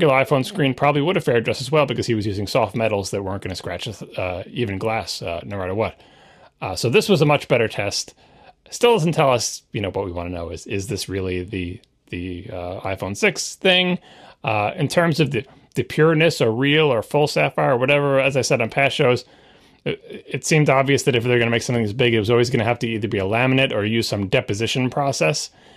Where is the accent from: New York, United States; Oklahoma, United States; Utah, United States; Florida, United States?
New York, United States; Long Island; maybe it's because I'm from Long Island and I just expect to have sand in all my clothing pockets